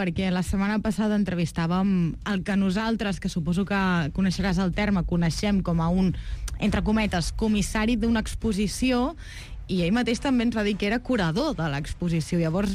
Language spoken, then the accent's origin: Catalan; Occitania, France; les persones que som de la Catalunya Nord, que estem a tocar de França